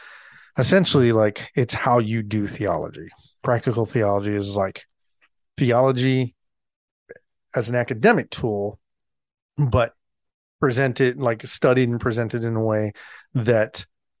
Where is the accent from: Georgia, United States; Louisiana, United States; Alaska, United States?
Alaska, United States; Well, I grew up in Alaska, so by Halloween